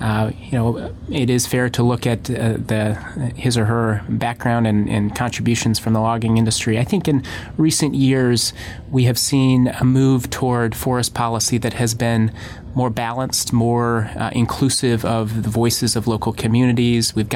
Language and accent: English; Colorado, United States; I mean, I'm from Colorado